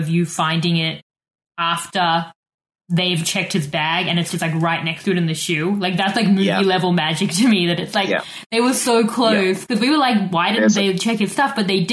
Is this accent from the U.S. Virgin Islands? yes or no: no; South Africa; now in Australia; but it's because I'm South African.